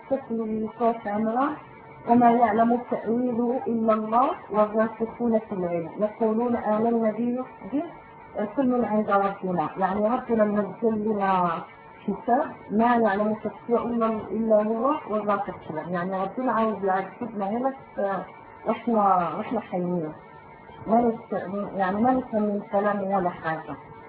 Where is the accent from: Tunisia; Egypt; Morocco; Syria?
Morocco; يعني حتى اللغة العربية عندنا في المغرب يعني مو مهتمين باللغة العربية بالذات.